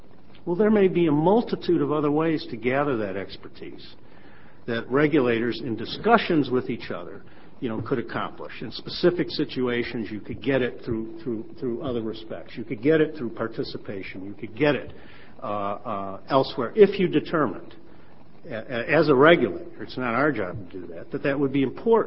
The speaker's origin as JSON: {"language": "English", "country": "United States", "said": "I learned very, very quickly that the last thing I would ever do as an American is think I could conduct, you know, an audit in any of the countries I've lived in."}